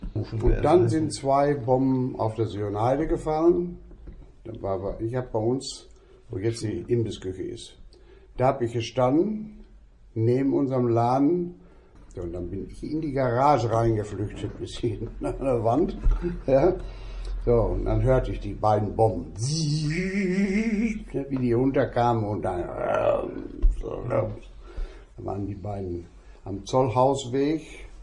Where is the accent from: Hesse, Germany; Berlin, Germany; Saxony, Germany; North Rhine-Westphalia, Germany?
North Rhine-Westphalia, Germany; Verl; 1935, Geburtsort Verl, aufgewachsen in Verl.